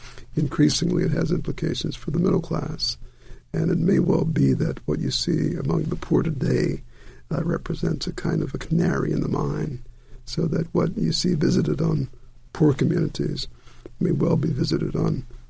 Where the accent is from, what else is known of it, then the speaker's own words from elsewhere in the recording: South Bend, Indiana, United States; also born or lived in Delta; And I was born in the Delta. And during the war, my folks moved to the north. My dad was a factory worker at Studebaker's in South Bend, Indiana.